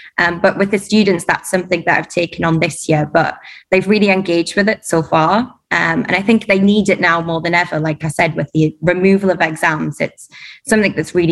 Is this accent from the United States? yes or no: no; Durham, North East England, United Kingdom; moved away as an adult; now in Dubai, United Arab Emirates; Yeah, I'm from Durham. So I started out teaching about 7 or 8 years ago in Peterlee, the academy at Charton Hall. And yeah, left, I think, 5 years ago and came to Dubai.